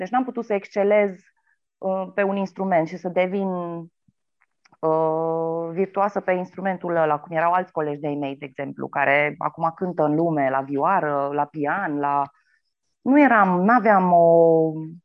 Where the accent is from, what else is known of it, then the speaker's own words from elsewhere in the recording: Brașov, Brașov County, Romania; la Cercul Militar, la Brașov, de unde sunt eu.